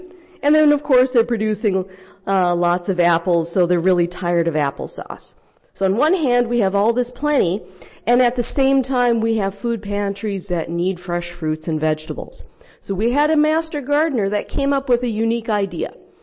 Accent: North Dakota, United States; So I'm from North Dakota

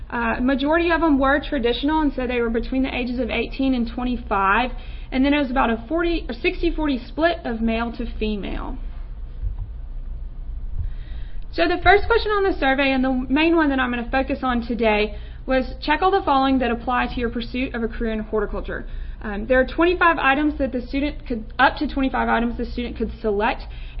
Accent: Southeast, United States; knowing that I'm from the Southeast as well.

